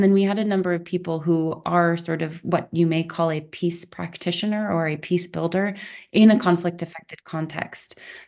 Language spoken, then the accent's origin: English; United States; now in Switzerland; I'm an American, I'm a middle-class white woman from the US living in Switzerland